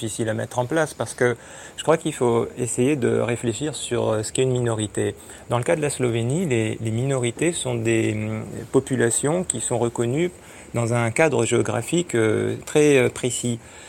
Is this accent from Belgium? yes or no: no; France; parce que nous, on est français et on est l'archétype de l'État-nation en France